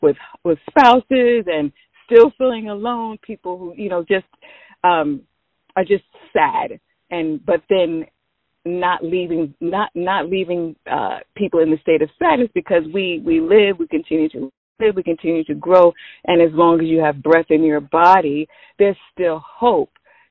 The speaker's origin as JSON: {"language": "English", "region": "New York", "country": "United States", "tie": "born or raised there", "said": "I was born and raised in New York."}